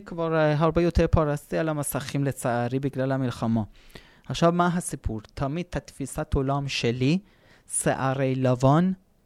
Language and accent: Hebrew; Iran; moved away as an adult; now in Israel; עכשיו אני בגיל 43, אבל אני חינוך איראני. עליתי בגיל 23, אני גדלתי בחינוך מוסלמי של משפרות המהפכה. אני עדיין בחינוך האיראני, הטורקי, הסובייטי, אני בא משם.